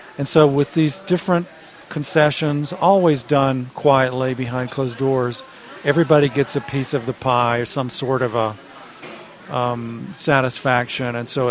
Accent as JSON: {"language": "English", "country": "United States", "said": "They just know I'm an American."}